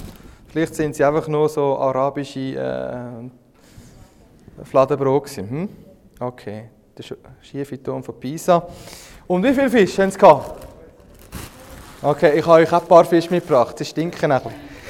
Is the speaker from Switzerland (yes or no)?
yes; Switzerland; Wie kann ich euch noch so behandeln als Schweizer?